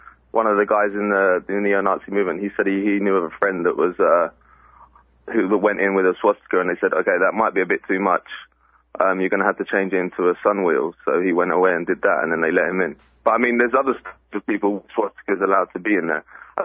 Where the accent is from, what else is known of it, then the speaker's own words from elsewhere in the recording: London, United Kingdom; I'm from London. I work for the Financial Times now in London, but I spent a bit of time in the States at graduate school at Columbia, and then lived there afterwards